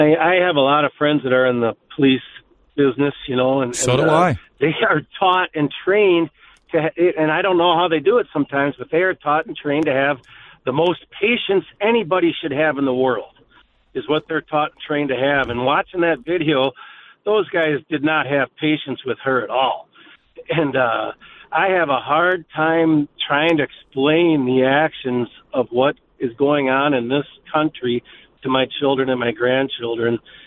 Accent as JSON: {"language": "English", "country": "United States", "said": "You know, we're American."}